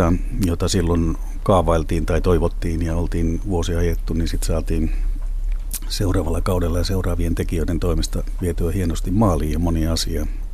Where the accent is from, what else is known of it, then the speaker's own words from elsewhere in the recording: Lahti, Päijänne Tavastia, Finland; No, Lahti on kotikaupunkini